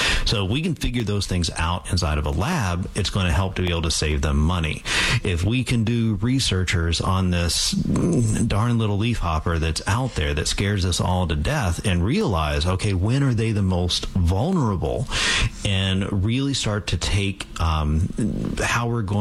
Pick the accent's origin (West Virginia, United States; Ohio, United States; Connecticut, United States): West Virginia, United States; I grew up in West Virginia, and we have an area called Cranberry Glades